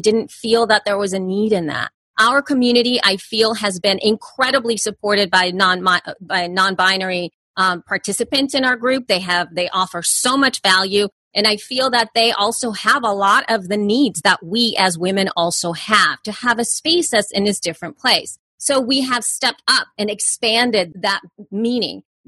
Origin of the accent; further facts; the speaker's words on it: El Salvador; I'm an immigrant from El Salvador.